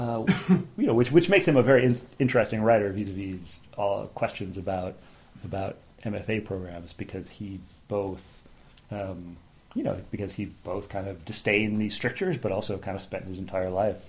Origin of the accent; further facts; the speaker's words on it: Wisconsin, United States; I'm from Wisconsin, you know, which of course is where the book is set.